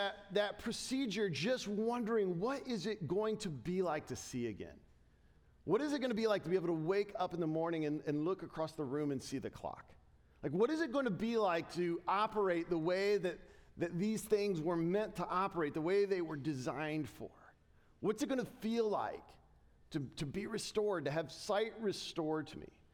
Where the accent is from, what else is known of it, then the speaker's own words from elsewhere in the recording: Dayton, Ohio, United States; And this doctor in Ohio, actually in my hometown in Dayton, had this ministry